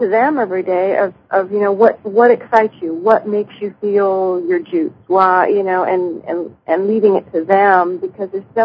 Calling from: Wilton, California, United States; From Wilton, California.

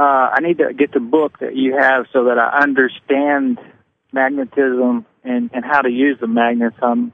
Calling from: Hot Springs, Arkansas, United States; I'm calling from just outside of Hot Springs, Arkansas.

